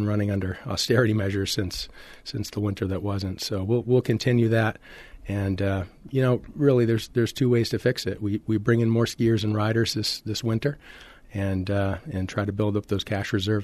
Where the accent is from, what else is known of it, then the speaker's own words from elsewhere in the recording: Maine, United States; Yeah, I came all the way from Maine, actually.